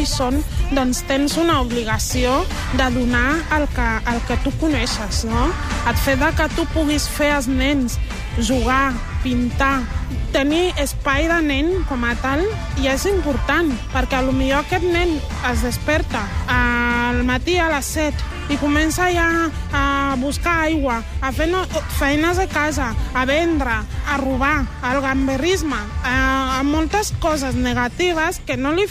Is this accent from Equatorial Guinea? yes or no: yes; Equatorial Guinea; now in Badalona, Spain; soc originària de Guinea Equatorial i porto 15 anys aquí a Catalunya i visc a Badalona.